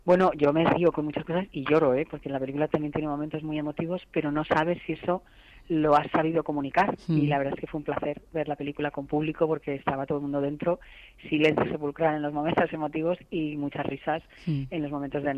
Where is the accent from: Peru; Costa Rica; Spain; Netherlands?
Spain; Madrid, Community of Madrid; yo soy súper madrileña.